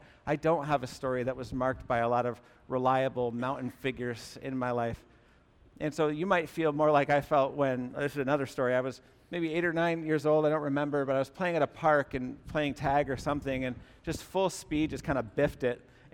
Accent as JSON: {"language": "English", "region": "Massachusetts", "country": "United States", "tie": "born or raised there", "said": "I grew up in the Berkshire foothills of Western Massachusetts, and the property that I grew up on has been in my family for many generations"}